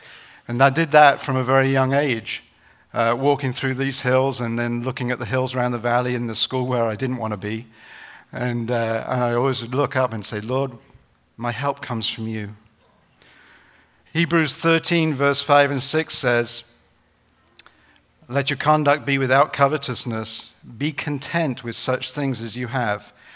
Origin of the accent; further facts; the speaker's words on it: England, United Kingdom; When I was growing up in England, we used to live in this place called the Peak District